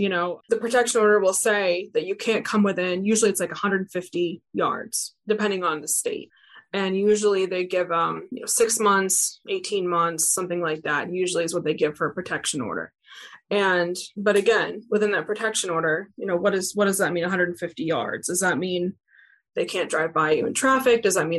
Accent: Maine, United States; now in Louisiana, United States; I'm not from here. I'm from Maine.

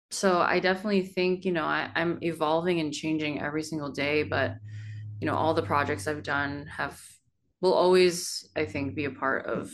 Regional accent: United States; I'm Korean American, and as much as K-pop has been so formative to me and who I am

